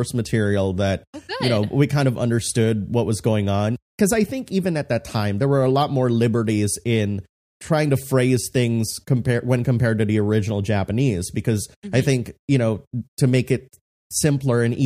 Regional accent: Philippines; moved away as an adult; But I grew up in the Philippines, you know, for a good 18, 19 years.

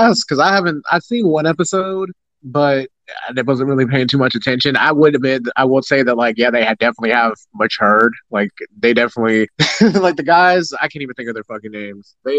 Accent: Tennessee, United States; We're from Tennessee, so we are around that Southern accent.

